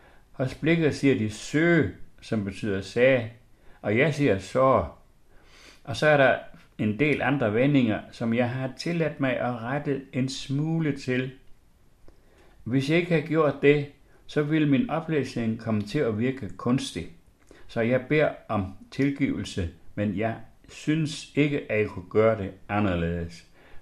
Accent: Central Denmark Region, Denmark; accent: West Jutlandic; first language West Jutlandic Danish; den jyske dialekt, som er mit modersmål, det er fra Vestjylland. Det er fra det, der hedder Nørre Horne Herred, eller Søndende Å, som angiver, at det er egnen syd for Skjern Å.

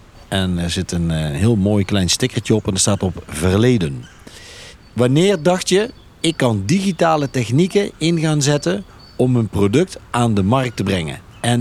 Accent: Veghel, North Brabant, Netherlands; kom uit Veghel.

